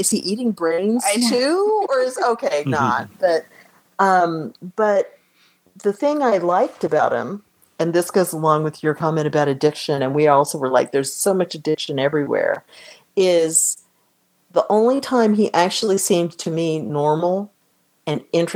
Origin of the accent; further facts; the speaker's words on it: United States; And as an American, I needed to see those fake cats, so I didn't have to worry about them anymore.